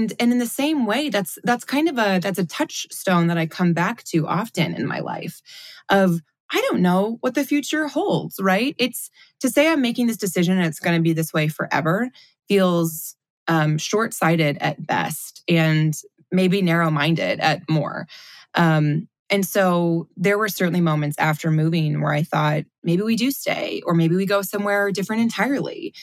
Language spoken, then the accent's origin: English; Michigan, United States; I felt very much like my hometown I often joke that if the South is the Bible Belt, Southwest Michigan's kind of the coordinating tie clip a little farther north. And so all of my friends, my community in Michigan